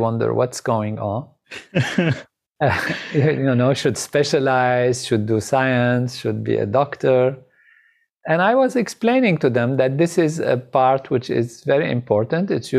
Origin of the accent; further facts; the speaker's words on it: Lebanon; I am originally Lebanese from Lebanon, and I have also French nationality. I grew up at a French school, and there is French in my distant family, so I had the French nationality also.